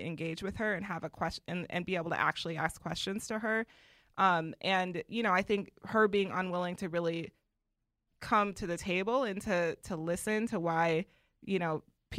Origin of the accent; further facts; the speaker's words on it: Wisconsin, United States; but I grew up in Wisconsin, and if you didn't travel to Milwaukee, right, there was a good chance